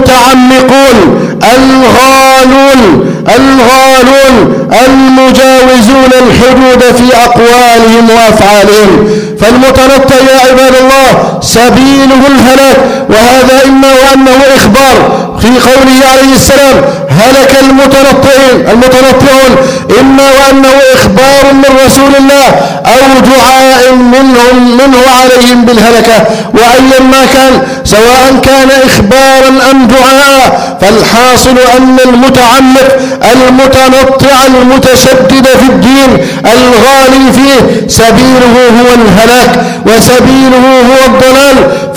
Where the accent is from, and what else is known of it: Egypt